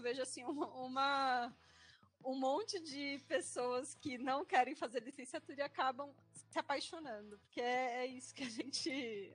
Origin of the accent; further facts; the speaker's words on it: São Paulo, Brazil; Eu sou aqui de São Paulo, morei no ABC a maior parte da minha vida